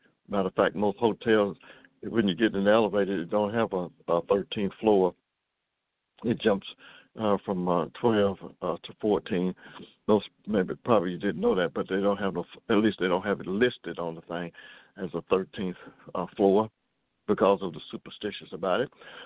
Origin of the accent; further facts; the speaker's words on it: Kentucky, United States; I'm from Kentucky, and we're not north, but we're not south either.